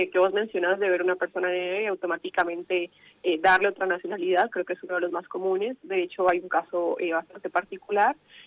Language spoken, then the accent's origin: Spanish; Colombia; moved away; yo soy una persona migrante, pongo un poco ahí el contexto, ¿no? Como para hablar de estas dos experiencias. Soy de Colombia